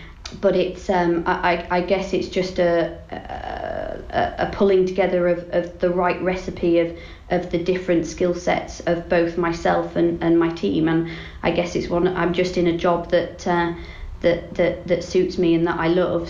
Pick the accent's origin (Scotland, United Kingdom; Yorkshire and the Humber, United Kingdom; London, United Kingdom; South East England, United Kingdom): Yorkshire and the Humber, United Kingdom; We used to go racing across all the Yorkshire tracks because I'm from Yorkshire originally.